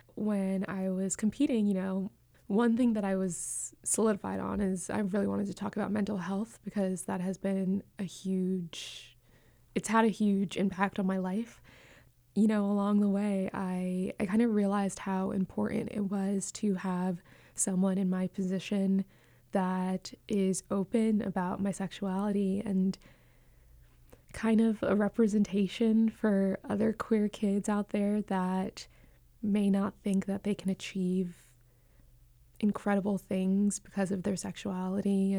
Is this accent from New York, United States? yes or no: yes; Bronx, New York, United States; I was born and raised in the Bronx, and my neighborhood was very Caribbean and specifically Jamaican.